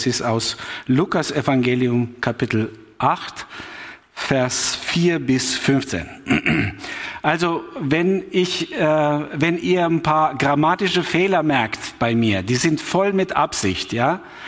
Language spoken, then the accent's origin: German; Albania; moved away as an adult; now in Germany; bin in Albanien geboren, aufgewachsen, bis ich 25 war und dann kam ich nach Deutschland. Und seit 27 Jahren bin ich Missionar in Deutschland.